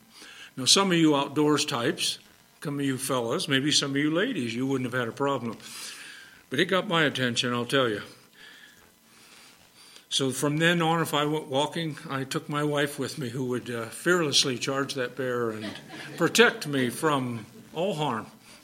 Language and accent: English; Illinois, United States; And of course, I'm from Illinois.